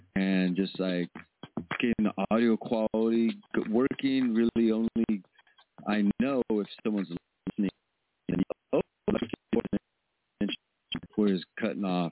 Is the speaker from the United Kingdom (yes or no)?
no; California, United States; I'm from the Bay Area.